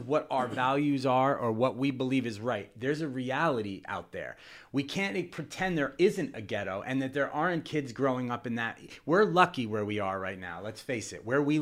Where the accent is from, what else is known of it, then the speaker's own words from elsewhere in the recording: New York, United States; now in San Jose, United States; I'm from New York, and I never used to see this many homeless people as I do in San Jose.